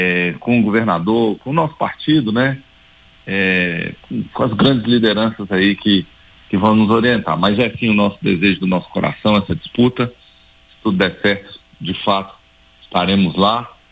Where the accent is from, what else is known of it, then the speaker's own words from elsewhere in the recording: Brasília, Federal District, Brazil; born there; Eu nasci em Brasília, né? Comecei minha vida no serviço público de Brasília